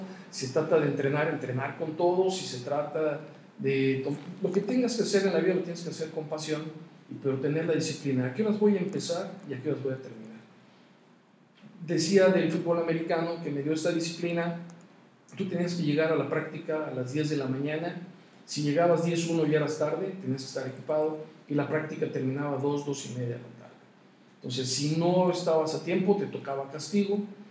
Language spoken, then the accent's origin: Spanish; Chilpancingo, Guerrero, Mexico; born there; also born or lived in Mexico City; tengo 52 años de edad, yo nací en Chilpancingo, Guerrero, estudié en la Ciudad de México, mi esposa es de la Ciudad de México, tengo dos hijos